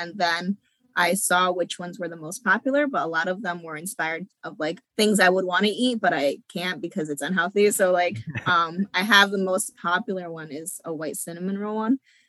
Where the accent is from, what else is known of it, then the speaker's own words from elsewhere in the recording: Springfield, Massachusetts, United States; moved away as an adult; now in Connecticut, United States; So I am from Springfield, Mass. So I'm not from Connecticut, but I moved here after high school because my mom got remarried.